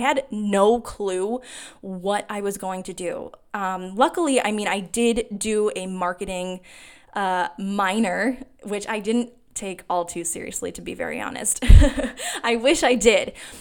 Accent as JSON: {"language": "English", "region": "New Hampshire", "country": "United States", "tie": "born or raised there", "said": "I couldn't even start off in Manchester, New Hampshire, which was just 20 minutes outside of my hometown in New Hampshire"}